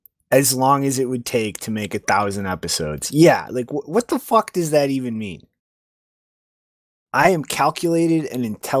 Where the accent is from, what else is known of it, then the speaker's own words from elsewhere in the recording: Ireland; Excuse me, I'm Irish.